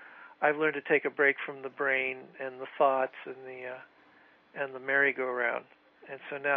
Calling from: California, United States; I said, well, I'm calling from California.

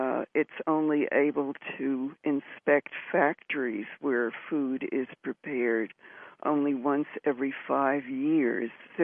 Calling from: New Hampshire, United States; I'm in New Hampshire.

